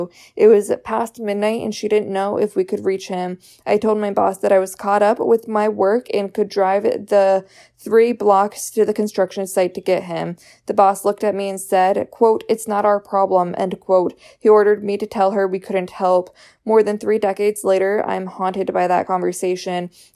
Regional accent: Galesburg, Illinois, United States; I remember when I was a teenager, my dad was driving it through a rough neighborhood in my hometown of Galesburg, Illinois.

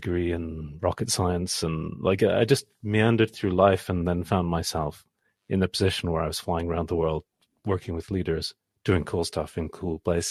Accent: South East England, United Kingdom; also born or lived in Switzerland; So I grew up in Switzerland, in southern England

